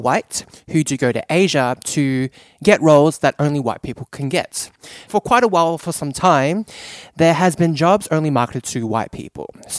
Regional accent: Australia; accent: Aussie; I came from an Australian background, I sound white, I sound very Aussie.

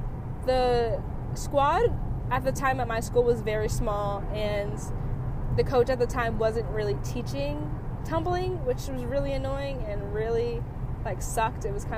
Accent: Pikesville, Maryland, United States; Like, we grew up in Pikesville, which is not like a bad area.

